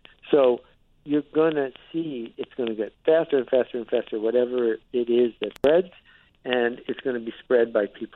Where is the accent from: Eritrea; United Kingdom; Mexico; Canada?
Canada; Algonquin Park, Ontario; also born or lived in Buffalo, United States; No, honorary. I'm from Buffalo, but I grew up in Algonquin Park.